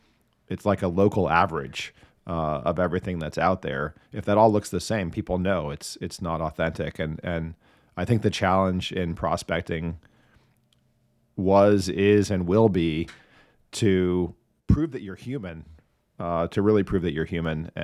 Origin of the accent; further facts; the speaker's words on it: Miami, Florida, United States; I always fished. I grew up fishing. I grew up in Miami, Florida.